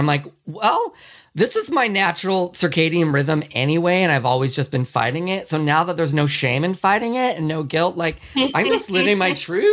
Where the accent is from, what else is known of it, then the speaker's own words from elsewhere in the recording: California, United States; I grew up here in California, public school.